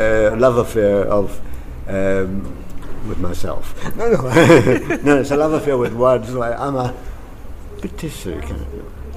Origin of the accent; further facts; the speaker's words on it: Glasgow, Scotland, United Kingdom; I remember when I started talking about growing up in Glasgow, I came from slightly deprived background.